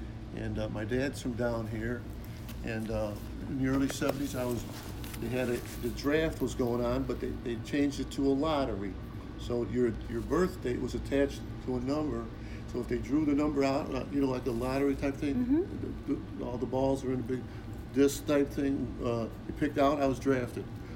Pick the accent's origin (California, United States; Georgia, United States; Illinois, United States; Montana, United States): Illinois, United States; Chicago; now in Arkansas, United States; Well, I was born in Chicago, raised in Chicago, spent most of my life there except a few years away, and I've been in Arkansas for about 7 years.